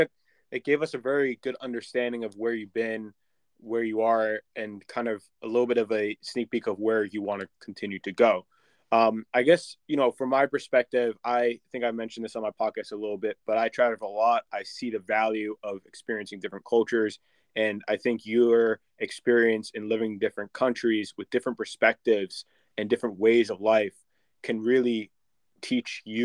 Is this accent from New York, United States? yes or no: yes; New York, United States; I grew up outside New York City in a very similar area to where you grew up in London